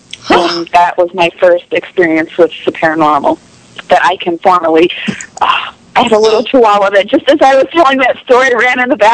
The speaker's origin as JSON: {"language": "English", "town": "Royal Oak", "region": "Michigan", "country": "United States", "tie": "born or raised there", "said": "I grew up in Royal Oak, so there was this show called Psychically Speaking with Marcello on Sunday nights, and it was on FM radio."}